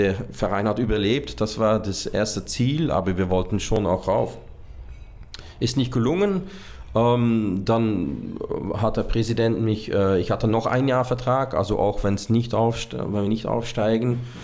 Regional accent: Hasselt, Flanders, Belgium; Sint-Truiden, das ist direkt neben meiner Heimatstadt Hasselt.

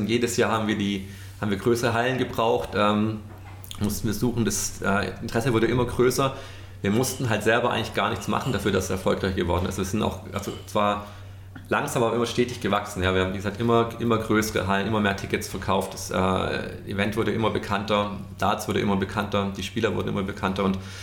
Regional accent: Stuttgart, Baden-Württemberg, Germany; Also Stuttgart, mein Heimatort, da gibt es dann schon noch die Maultaschen.

